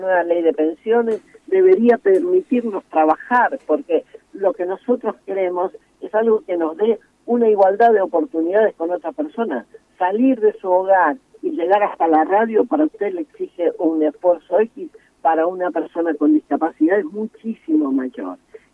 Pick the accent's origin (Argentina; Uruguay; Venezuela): Argentina; Misiones; yo soy de Misiones, por eso lo conozco el tema, padecen el tema de las distancias